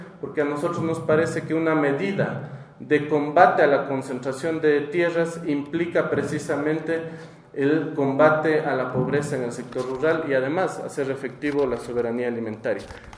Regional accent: Cotacachi, Imbabura, Ecuador; Yo soy de Cotacachi.

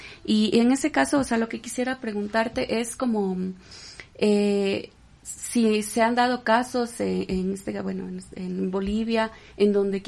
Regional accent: Loja, Ecuador; en la ciudad de donde yo vengo, que es en Loja

